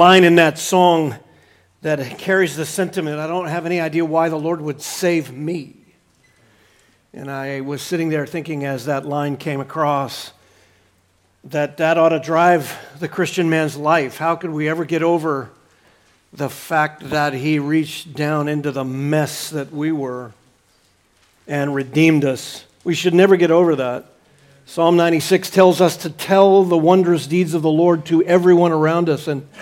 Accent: Florida, United States; I'm from South Florida.

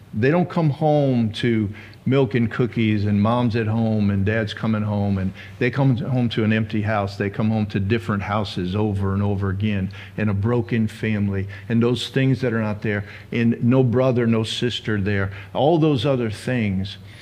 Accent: Saginaw, Michigan, United States; born there; I was born in Saginaw, Michigan.

